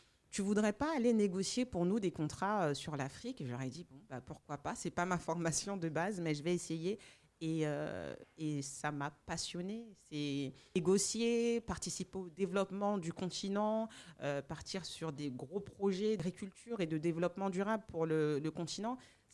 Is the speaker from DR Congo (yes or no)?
no; France; now in Gabon; Alors, moi, je suis née et grandie en France.